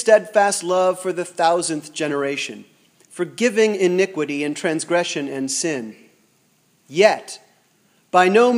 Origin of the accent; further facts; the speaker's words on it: Mid-Atlantic, United States; I am from the Mid-Atlantic, and most of my people going back were on the right side of the American Civil War